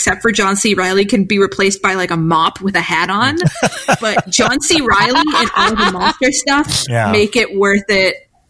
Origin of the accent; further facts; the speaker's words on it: Boston, Massachusetts, United States; I'm from Boston, so like, this is like your second tier city.